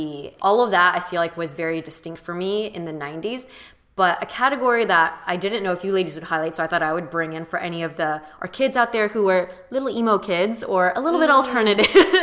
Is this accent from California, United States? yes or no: yes; California, United States; I think I grew up in Orange County, so it was a combination of pop music and then a little bit of like grungy alternative music.